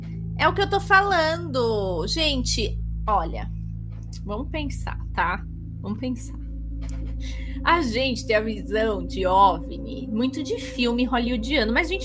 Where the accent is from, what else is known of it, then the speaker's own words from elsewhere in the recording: São Paulo, Brazil; A gente é paulista, né?